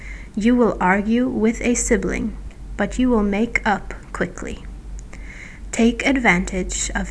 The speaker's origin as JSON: {"language": "English", "country": "United States", "said": "I'm American."}